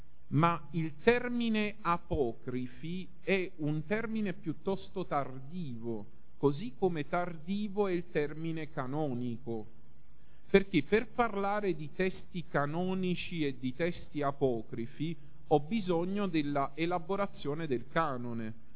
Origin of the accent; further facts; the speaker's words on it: Naples, Campania, Italy; noi come napoletani lo stiamo sperimentando forse più di altri popoli sulla faccia della terra